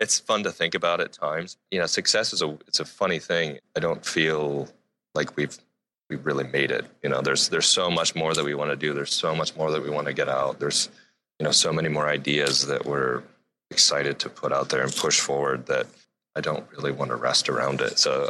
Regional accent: Ohio, United States; now in Seattle, United States; And for me, growing up in Ohio, and Jonathan grew up in Ohio as well, so we didn't have mountains and water, really. So when we came out here to Seattle, we just kind of were blown away by the natural beauty that's here.

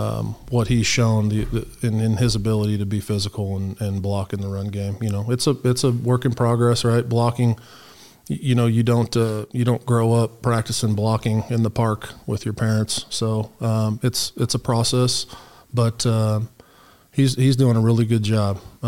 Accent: California, United States; To be honest, I'm so from Southern California. Eclectic.

